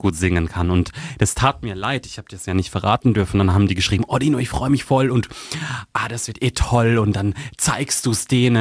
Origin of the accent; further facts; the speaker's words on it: Baden-Württemberg, Germany; Leute aus dem Dorf, wo ich herkomme, aus dem Landkreis Karlsruhe